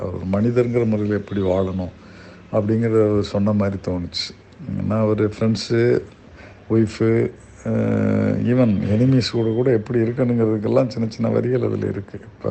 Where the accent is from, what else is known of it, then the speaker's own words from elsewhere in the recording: Uthirakosamangai, Tamil Nadu, India; நான் பிறந்து வளர்ந்தெல்லாம் உத்தரகோசமங்க சிவன் கோயில்